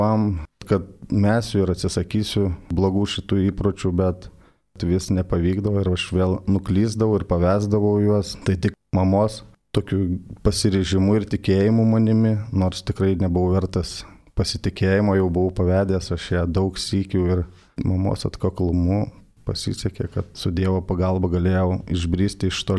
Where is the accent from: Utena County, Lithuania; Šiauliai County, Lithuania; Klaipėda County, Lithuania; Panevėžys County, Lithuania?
Panevėžys County, Lithuania; Rokiškis; now in Vilnius, Lithuania; kaip Veronika ir sakė, verslininkas, gyvenu Vilniuje, auginu du sūnus, gyvenu su žmona, esu kilęs iš Rokiškio.